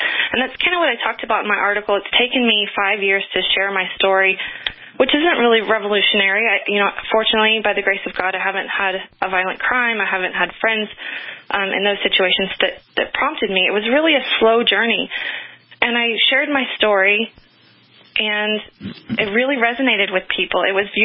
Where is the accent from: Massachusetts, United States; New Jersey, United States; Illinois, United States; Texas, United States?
Texas, United States; Dallas; I grew up in Dallas, a big city. I was in the middle of the city. And although it was Texas and guns were relatively common, they weren't in my home.